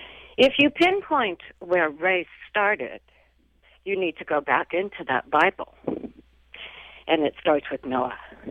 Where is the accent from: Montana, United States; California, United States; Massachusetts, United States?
California, United States; San Francisco; I was not raised a racist. Thank God for my father. And I was raised in San Francisco.